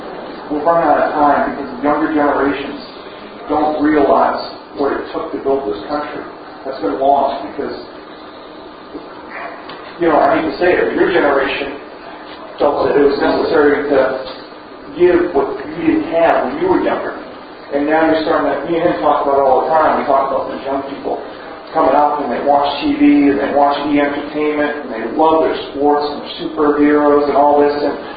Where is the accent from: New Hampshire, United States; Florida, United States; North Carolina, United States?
New Hampshire, United States; we're from the Seacoast area, Hampton, York and stuff.